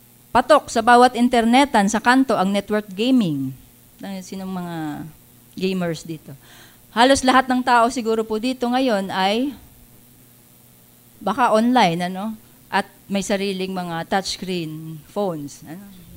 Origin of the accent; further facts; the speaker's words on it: Bicol Region, Philippines; Kasi taga Bicol po ako, ano, doon po, maraming nyugan, ano, kopra.